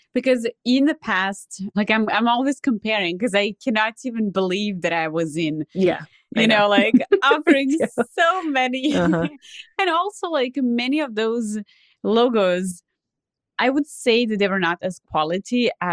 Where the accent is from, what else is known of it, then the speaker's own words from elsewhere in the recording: Serbia; I'm originally from Serbia, and in Serbia, we don't really have like a high school.